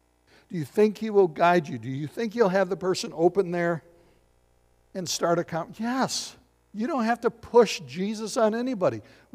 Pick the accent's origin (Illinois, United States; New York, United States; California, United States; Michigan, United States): Michigan, United States; I was on vacation. I'm from Michigan.